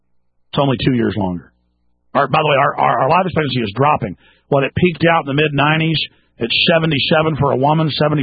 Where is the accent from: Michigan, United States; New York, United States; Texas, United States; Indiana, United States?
Texas, United States; Dallas; I mean, I grew up in Dallas, folks